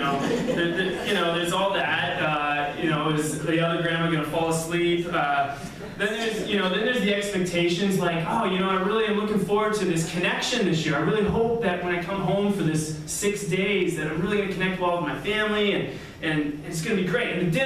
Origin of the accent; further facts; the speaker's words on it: Colorado, United States; I'm from Colorado, so every year, my wife and I and our kids, we travel back to Colorado to be with my family.